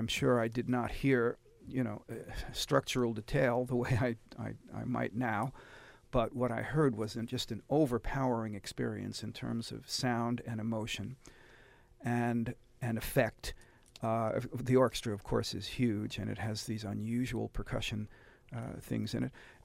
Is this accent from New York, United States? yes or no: yes; New York, United States; I was an adolescent, really, growing up in the New York area during the heyday of Leonard Bernstein's music directorship in the early 60s.